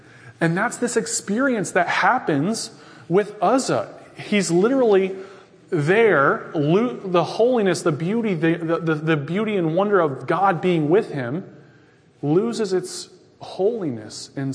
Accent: Florida, United States; I grew up in Florida my whole life. Born and raised. Born in Orlando. Grew up near Tampa area. Lived there for 18 years.

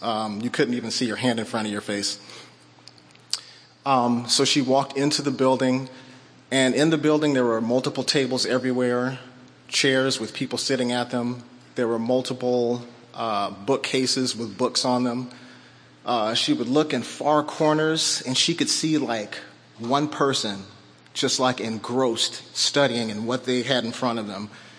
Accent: California, United States; also born or lived in Montana; now in Oregon, United States; So before coming to Oregon, I lived in Montana. Before Montana, born and raised in California.

